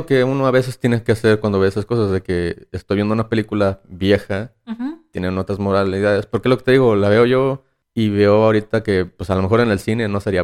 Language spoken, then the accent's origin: Spanish; Mexico; porque somos machos mexicanos, alfa, lo que tú quieras